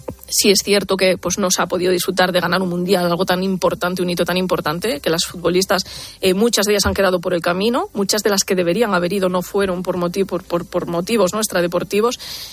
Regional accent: Asturias, Spain; Yo tenía mi trabajo en Asturias, era directora general de deporte allí en mi tierra

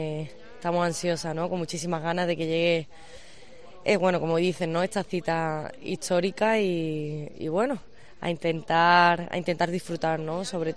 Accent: Málaga, Andalusia, Spain; encima, como malagueña, ¿no?, que soy

